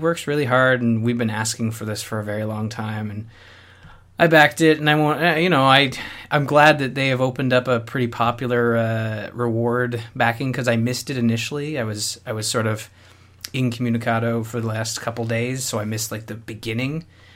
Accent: Canada; this might even be just a wake-up call to those listeners who don't understand we're both Canadian.

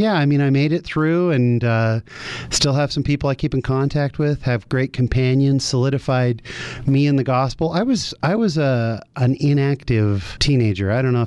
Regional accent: San Jose, California, United States; Yeah, I grew up in San Jose, California, the Bay Area.

